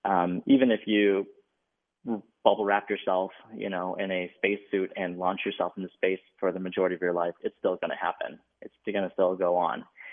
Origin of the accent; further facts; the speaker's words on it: Minneapolis, Minnesota, United States; I grew up in Minneapolis, Minnesota. Went to medical school in Chicago, and then just slowly made my way back.